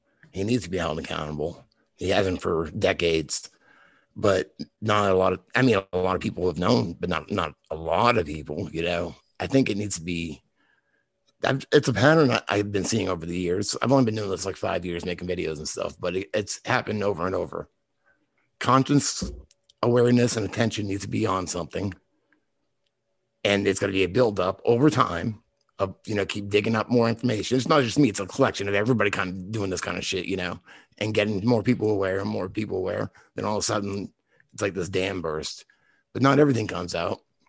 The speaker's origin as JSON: {"language": "English", "town": "Boston", "region": "Massachusetts", "country": "United States", "said": "I'm from the East Coast. I mean, I live in the South, but I'm from Boston originally."}